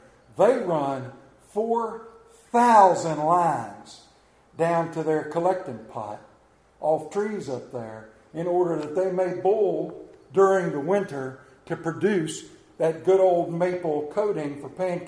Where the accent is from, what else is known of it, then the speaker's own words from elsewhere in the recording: Appalachia, United States; it was pointed out to me that I am an Appalachian American. You may call me a hillbilly.